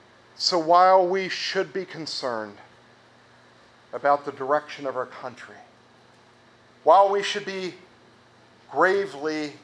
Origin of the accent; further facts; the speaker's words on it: Ireland; it had gotten their Irish up, as we Irish would say.